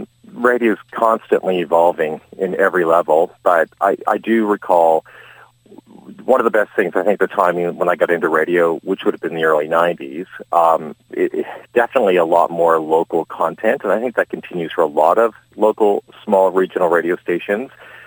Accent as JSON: {"language": "English", "region": "Nova Scotia", "country": "Canada", "tie": "born or raised there", "said": "I really looked up to in my years growing up in Cape Breton."}